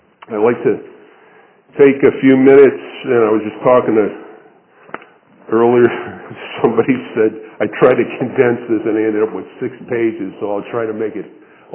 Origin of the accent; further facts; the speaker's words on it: Danbury, Connecticut, United States; born there; I was born in Danbury Hospital on April 7th, 1951.